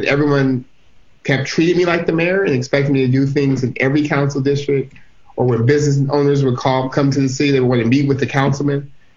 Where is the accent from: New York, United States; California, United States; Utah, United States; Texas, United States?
California, United States; Stockton; I was born and raised in Stockton, Stockton's home. So I get to be the mayor of the city I was literally born in, which is awesome.